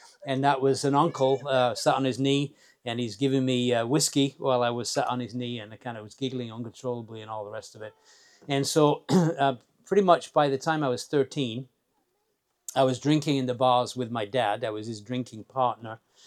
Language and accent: English; Leeds, Yorkshire and the Humber, United Kingdom; born there; I was born in Leeds back in 1960. That's in England, and so you can work out my age if you want to do that. But I was born into a Roman Catholic family, an only child